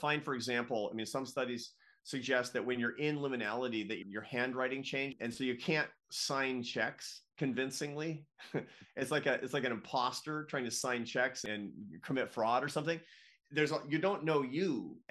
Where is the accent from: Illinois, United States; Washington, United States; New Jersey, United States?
Washington, United States; Seattle; I grew up in the Pacific Northwest in Seattle, and I was down in Lincoln City, Oregon with my aunt.